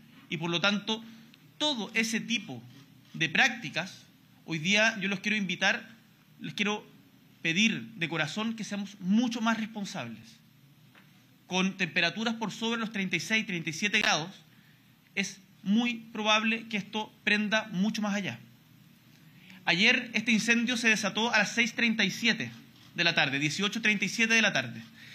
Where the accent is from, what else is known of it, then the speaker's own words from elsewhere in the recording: Chile; como Chile, como chilenos, chilenas